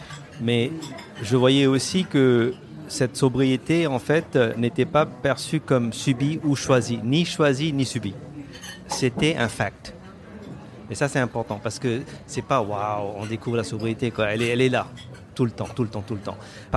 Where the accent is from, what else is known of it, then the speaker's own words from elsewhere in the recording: Pondicherry, Puducherry, India; quand j'ai grandi à Pondichéry dans les années 70.